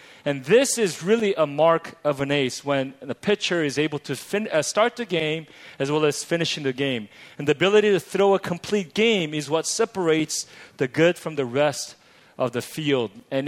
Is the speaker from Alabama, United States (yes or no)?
no; Los Angeles, California, United States; I come all the way from Los Angeles, and I had attended a conference in Seoul a few days ago